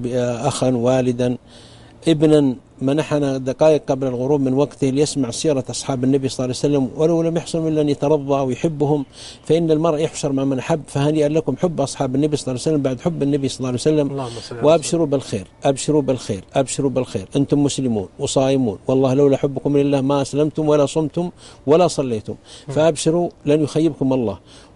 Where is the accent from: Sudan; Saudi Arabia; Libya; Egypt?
Saudi Arabia; عندنا في السعودية